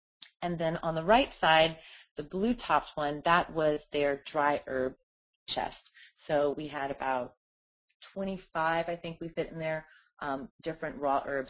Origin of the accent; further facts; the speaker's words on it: Appalachia, United States; I mean, we're all from Appalachia. We're using all these same herbs.